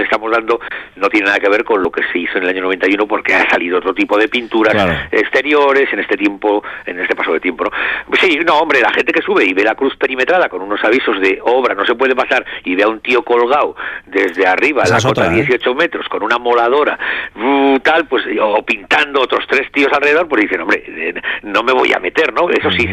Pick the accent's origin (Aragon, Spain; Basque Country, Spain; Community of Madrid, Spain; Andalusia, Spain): Basque Country, Spain; somos nosotros, los vascos